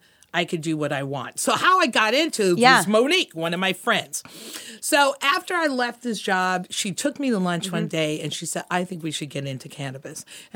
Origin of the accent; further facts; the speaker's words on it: Compton, California, United States; So my story is I was born and raised in Compton. Mm-hmm. I'm from a middle class family.